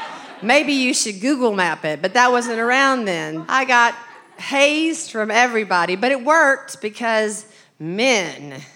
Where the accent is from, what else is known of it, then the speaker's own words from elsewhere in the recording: Arkansas, United States; accent: Southern; or anything about my Arkansas-ness and my rough and tumble beginning. I just wasn't, because I kind of had a mouth from the South. And you know, we say what we mean down here.